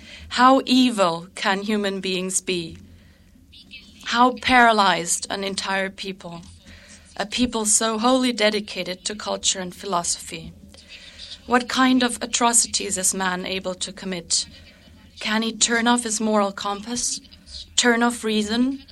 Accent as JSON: {"language": "English", "town": "Wisniewa", "region": "Grodno Region", "country": "Belarus", "tie": "born or raised there", "said": "in the synagogue in my hometown of Wisniewa in Belarus."}